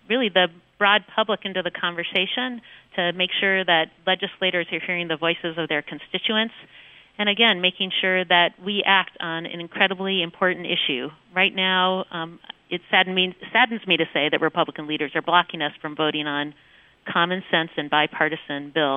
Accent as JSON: {"language": "English", "town": "Selma", "region": "Alabama", "country": "United States", "tie": "born there", "said": "Well, yeah, I was born in Selma, Alabama"}